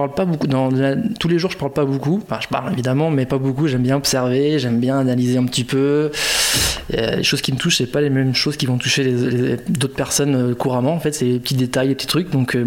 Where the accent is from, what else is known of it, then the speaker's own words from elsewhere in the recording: Angoulême, Nouvelle-Aquitaine, France; moved away as an adult; Alors, moi je viens d'Angoulême.